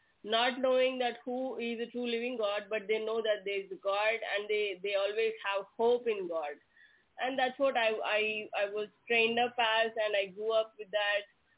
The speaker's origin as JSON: {"language": "English", "region": "South India", "country": "India", "said": "So I come from South India, from a Hindu family. Okay, and it's a culture here to grow up in a joint family."}